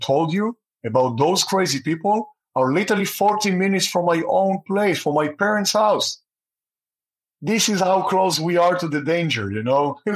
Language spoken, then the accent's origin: English; Hadera, Haifa District, Israel; So it's a city called Hadera. It's kind of like center northwest, beautiful place, amazing beach, amazing people